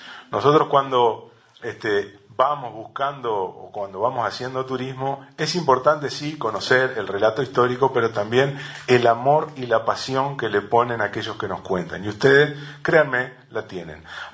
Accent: Uruguay; Cuando nosotros, como uruguayos, quienes tenemos responsabilidad de gestionar y administrar los bienes públicos

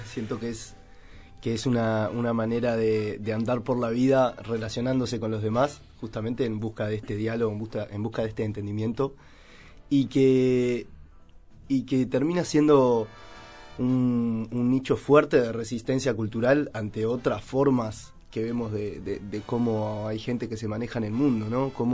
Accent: Uruguay; El trombón, bueno, como buen uruguayo yo también empecé por la guitarra, ¿no?

